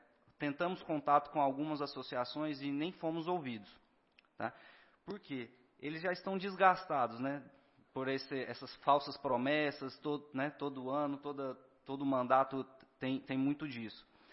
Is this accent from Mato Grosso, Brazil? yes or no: no; Anápolis, Goiás, Brazil; Eu sou de Anápolis, então procurei logo ele, né?